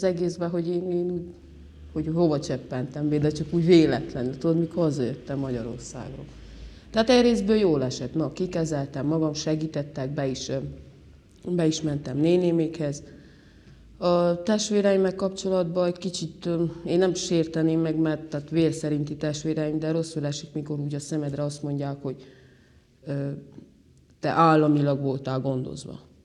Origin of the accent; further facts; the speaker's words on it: Domokos, Maramureș, Romania; abban a faluban, ahol nevelkedtem, Domokoson, voltak barátaink